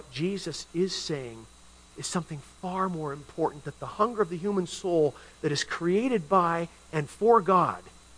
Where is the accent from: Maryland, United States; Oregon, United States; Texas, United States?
Oregon, United States; Milwaukie; Portland metropolitan area, southeast side of the city, in a little sleepy suburb called Milwaukee. That's my hometown!